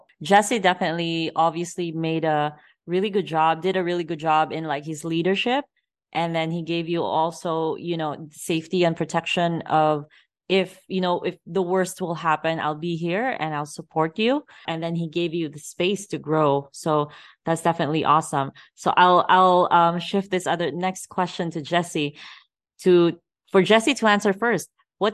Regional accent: Philippines; I grew up in the Philippines, so this hits very close to me.

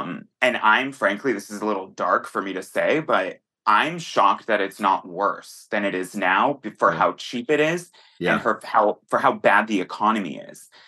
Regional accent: Mill Creek, Washington, United States; also born or lived in West Seattle / Everett / Lake Stevens; I grew up in Mill Creek. I was born in West Seattle. Then my family moved up to Everett and then Lake Stevens. And then most of my life was spent in Lake Stevens and Mill Creek.

